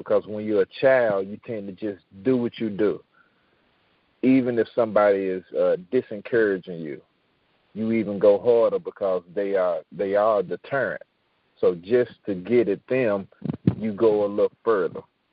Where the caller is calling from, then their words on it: Chattanooga, Tennessee, United States; I'm calling from Chattanooga.